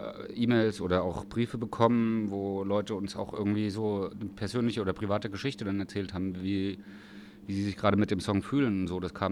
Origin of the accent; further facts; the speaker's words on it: Marburg, Hesse, Germany; obwohl das eigentlich von meiner Heimatstadt Marburg relativ weit für ein Konzert ist